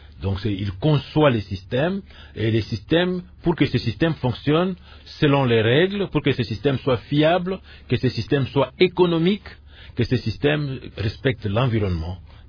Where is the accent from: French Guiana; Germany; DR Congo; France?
DR Congo; aussi bien ici chez nous en RDC qu'en dehors de notre pays